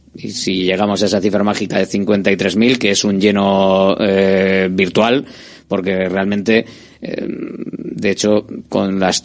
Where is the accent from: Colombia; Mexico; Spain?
Spain; Bilbao, Basque Country; Somos de Bilbao.